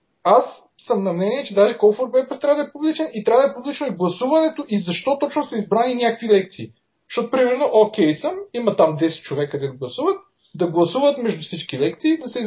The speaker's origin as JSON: {"language": "Bulgarian", "town": "Plovdiv", "region": "Plovdiv Province", "country": "Bulgaria", "said": "аз защото съм от Пловдив, нали?"}